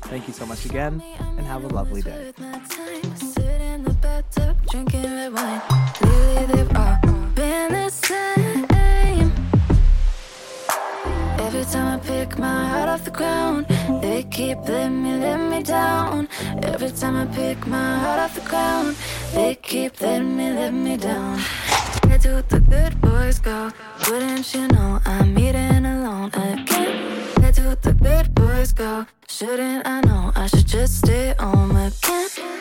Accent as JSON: {"language": "English", "region": "Massachusetts", "country": "United States", "said": "I'm from Massachusetts as well."}